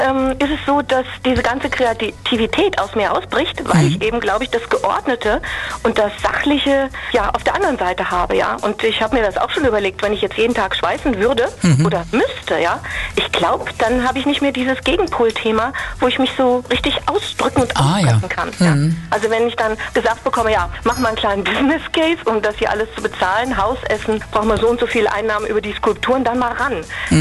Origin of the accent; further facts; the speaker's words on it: Essen, North Rhine-Westphalia, Germany; Genau, ich bin in Essen geboren.